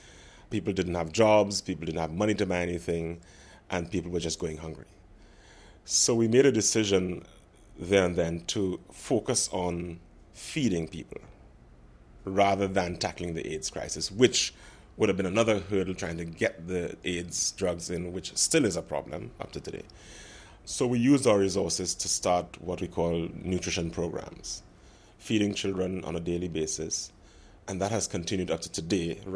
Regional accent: Kingston, Jamaica; I am from Kingston, Jamaica.

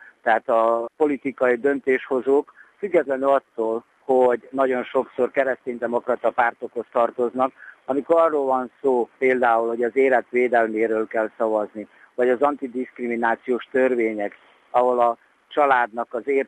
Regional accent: Vojvodina, Serbia; amikor a Vajdaságban nőttem fel, mert akkor már az iskolában megéreztem, mit jelent az, hogy kétszeresen is kisebbséghez tartozni, tehát vallásilag is aktív életet folytatni, és magyarként iskolába járni.

